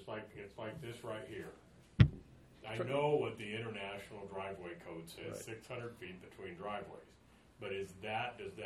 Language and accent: English; Wichita, Kansas, United States; You know, I'm from Wichita, Kansas, and I build maintenance shops for airports all over the world